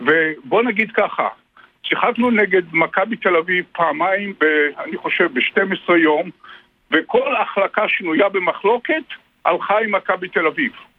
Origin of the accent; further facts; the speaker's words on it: Haifa, Haifa District, Israel; כשאני גדלתי בחיפה, אני גדלתי בשכונת בת גלים